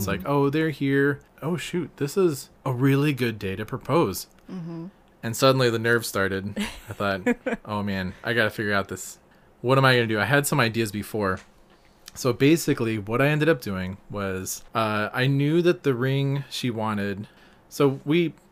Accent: Texas, United States; I came from Texas. Texas was very flat. There wasn't any ocean or anything.

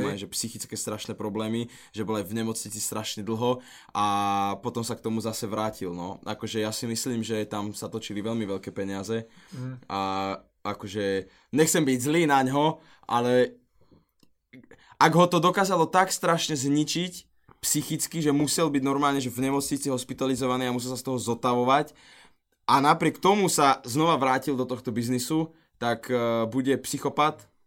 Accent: Prešov, Prešov Region, Slovakia; ja som z Prešova, tam iné počasie, ja som zvyknutý.

